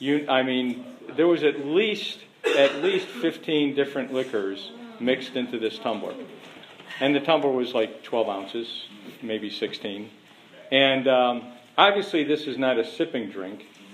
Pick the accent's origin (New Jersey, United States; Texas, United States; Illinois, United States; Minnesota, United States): Illinois, United States; Chicago; I'm an Irish Catholic from the south side of Chicago.